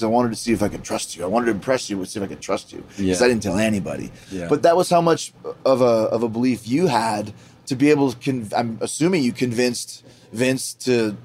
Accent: Winnipeg, Manitoba, Canada; I grew up in Winnipeg.

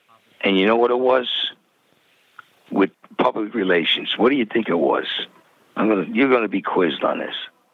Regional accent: Brooklyn, New York, United States; I grew up in Brooklyn, you know, when it was Brooklyn.

